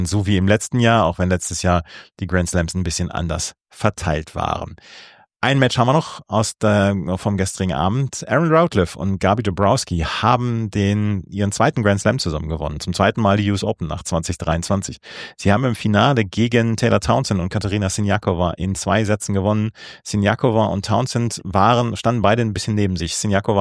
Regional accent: Bielefeld, North Rhine-Westphalia, Germany; Ich komme aus Bielefeld.

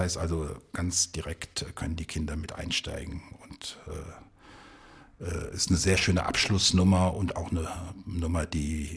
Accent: Mainz, Rhineland-Palatinate, Germany; da hört er ja auch ein bisschen auch meinen Dialekt raus. Ich komme ja aus dieser Gegend hier, eigentlich aus Mainz, ist nicht so weit von hier. Aber diese SCH-Laute und so weiter, die sind ja typisch auch für die Gegend hier.

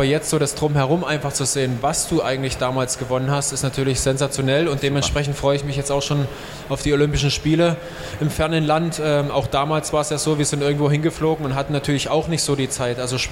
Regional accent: Saxony, Germany; born there; Ja, also wo ich geboren bin im Erzgebirge, das ist ja noch in den neuen Bundesländern

